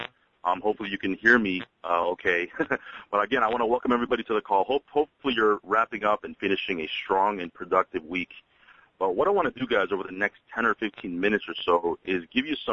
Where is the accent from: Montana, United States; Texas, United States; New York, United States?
New York, United States; I'm from New York. We like to give straight talk.